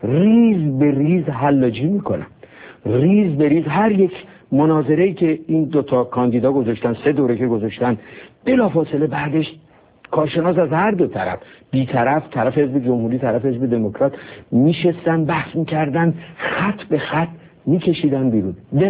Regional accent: Iran; moved away

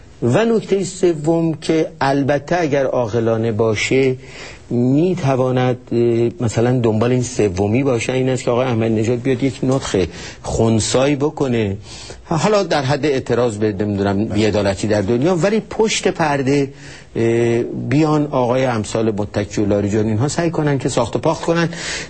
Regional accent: Iran; به عنوان یه ایرانی من خودم میگم آدم خجالت میکشه.

